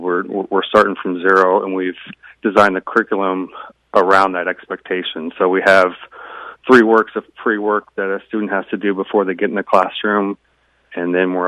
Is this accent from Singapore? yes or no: no; Galesburg, Illinois, United States; now in Chicago, United States; I've been wanting to kind of give something back to Galesburg, my hometown, for a while. Mm-hmm. I actually live in Chicago. I've lived up here for 12 years, but I've always had a soft spot for Galesburg. I still have family and friends there.